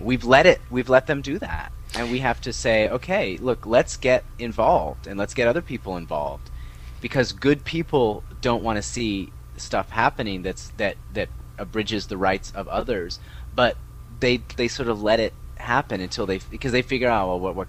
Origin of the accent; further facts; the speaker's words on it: United States; there's very few things that I have to that are my absolute duty as an American